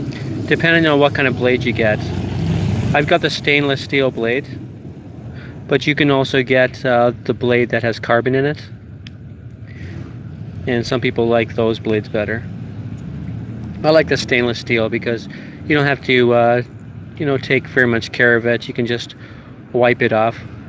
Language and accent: English; Canada; Yep, I'm Canadian, so our milk is in bags, not in jugs or in bottles.